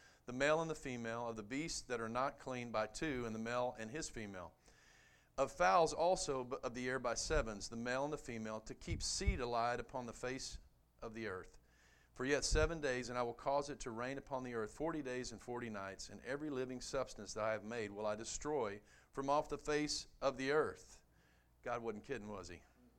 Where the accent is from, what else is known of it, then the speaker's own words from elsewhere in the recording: Mesquite, Texas, United States; I grew up right here in Mesquite. I was born in Mesquite.